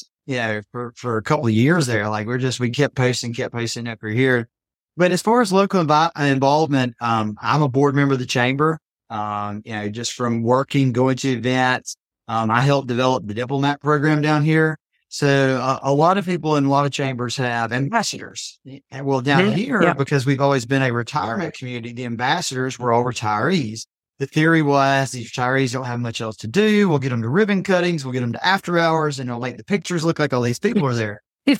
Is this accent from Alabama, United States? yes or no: yes; Selma, Alabama, United States; also born or lived in Oxford; I knew from living in other areas, living in Oxford, living in my hometown of Selma, that the chamber was important